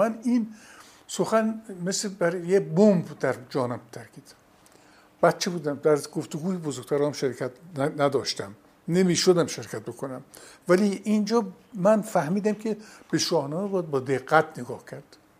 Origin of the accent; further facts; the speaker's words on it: Neyshabur, Razavi Khorasan, Iran; born there; در نیشابور بودم.